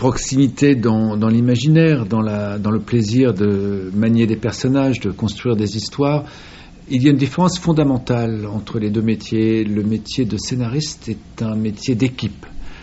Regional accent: Vannes, Brittany, France; born there; moved away; Je suis né à Vannes, oui.

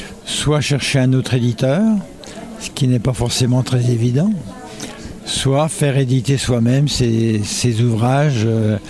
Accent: Arnay-le-Duc, Bourgogne-Franche-Comté, France; je peux pas dire que je suis morvandiau parce que je suis natif d'Arnay-le-Duc en Côte d'Or, donc c'est mi-Aussois, mi-Morvan.

